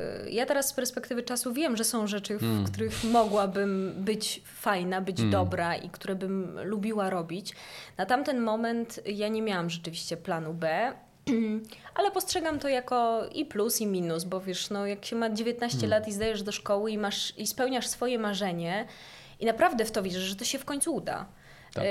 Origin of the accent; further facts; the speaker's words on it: Nowy Targ, Lesser Poland, Poland; ja pochodzę z Nowego Targu, z Podhala, i nigdy nie musiałam jeździć autobusem miejskim.